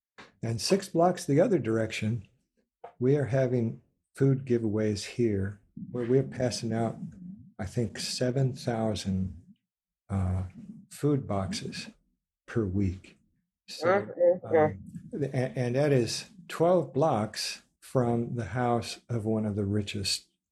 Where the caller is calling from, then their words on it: San Francisco, California, United States; I'm speaking from San Francisco, which, of course, is one of the wealthiest cities in the United States.